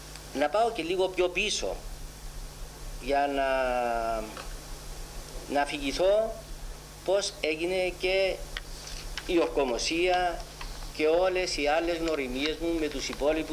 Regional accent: Larnaca, Larnaca District, Cyprus; born there; Γεννήθηκα στη Λάρνακα το έτος 1930.

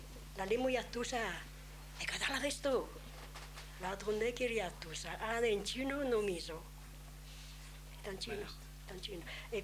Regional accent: Bergamo, Lombardy, Italy; Greek is a second language; Μπέργαμο.

